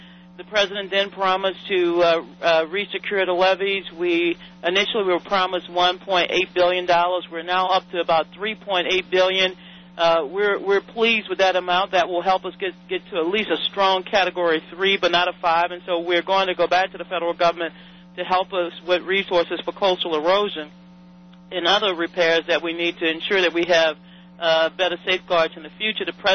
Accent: Louisiana, United States; as somebody who loves my hometown and love my family. But, you know, I have not been able to go even to the graveyards. That's a ritual in Louisiana.

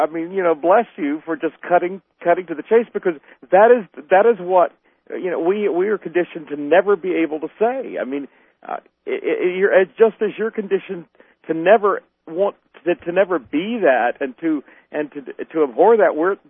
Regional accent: Southern US, United States; And, you know, I grew up in the South. I grew up with the same prejudices that everybody else did against homosexuals.

